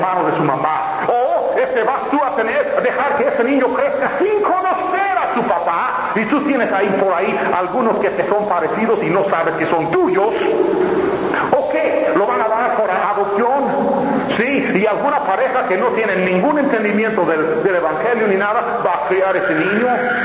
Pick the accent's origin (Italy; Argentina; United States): United States; En mi tierra, Estados Unidos, es más de 1 millón por año que mueren